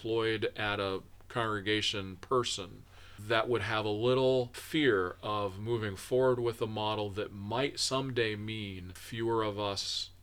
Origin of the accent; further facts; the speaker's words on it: New England, United States; So I grew up in New England, And at the center of almost every New England town is a big white church with a steeple